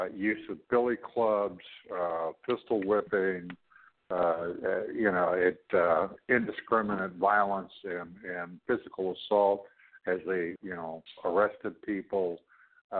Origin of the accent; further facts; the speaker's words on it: Toronto, Ontario, Canada; my hometown of Toronto, Canada